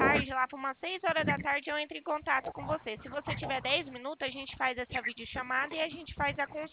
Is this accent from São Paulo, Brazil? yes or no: yes; Presidente Prudente, São Paulo, Brazil; Eu sou aqui do interior de São Paulo, Presidente Prudente.